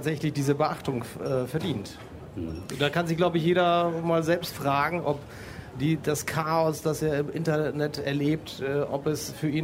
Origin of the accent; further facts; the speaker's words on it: Poland; German is a second language; Ich komme aus Polen.